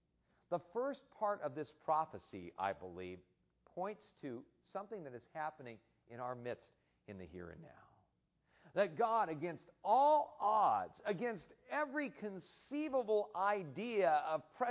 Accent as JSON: {"language": "English", "region": "Arizona", "country": "United States", "said": "I'm not a Swede, you see. I'm an American. I'm more an Arizonan than I am a Swede anymore."}